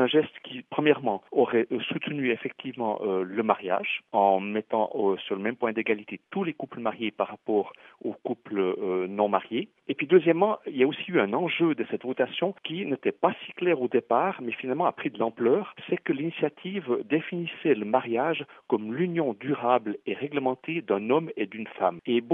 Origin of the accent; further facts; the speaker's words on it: Switzerland; Les réactions que nous avons entendues chez nous en Suisse